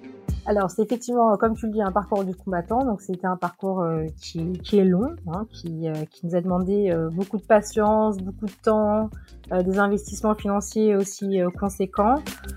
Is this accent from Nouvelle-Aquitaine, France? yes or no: no; Strasbourg, Grand Est, France; also born or lived in United States; Je viens de Strasbourg, française.